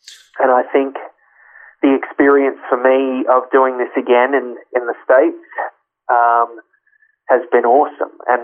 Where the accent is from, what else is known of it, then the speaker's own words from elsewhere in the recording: Australia; now in Canada; because I'm Australian, obviously, and Australians act this way. And then you move to Canada